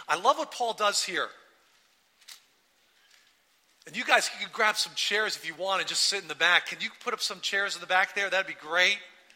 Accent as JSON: {"language": "English", "town": "Carlsbad", "region": "California", "country": "United States", "said": "well, I'm from Carlsbad, from San Diego, from Bonzo."}